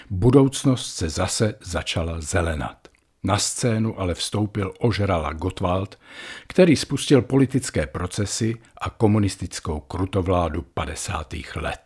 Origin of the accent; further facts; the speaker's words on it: Vysoké Mýto, Pardubice Region, Czechia; born there; od mého rodného města Vysokého Mýta